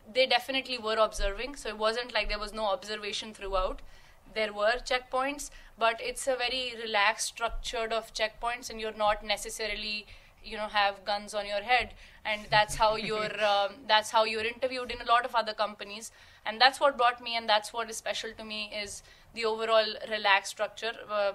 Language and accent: English; India; This place feels home in the middle of no home around here. I'm from India, and this place is more than home to me now